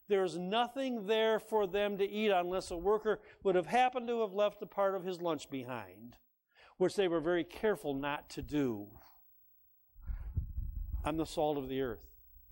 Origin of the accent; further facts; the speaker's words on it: Detroit, Michigan, United States; We're from the Detroit, Michigan area, and there was a huge salt mines under that area.